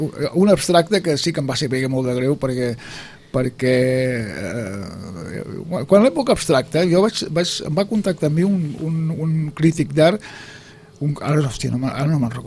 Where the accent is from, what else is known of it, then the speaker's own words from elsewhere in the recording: Barcelona, Catalonia, Spain; ell és de Sants, jo sóc de Sants